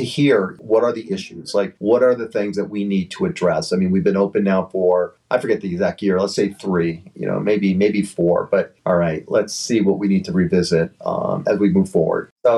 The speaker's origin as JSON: {"language": "English", "region": "New York", "country": "United States", "tie": "born or raised there", "said": "But I was raised in New York, and I was hit by a drunk driver in a nutshell."}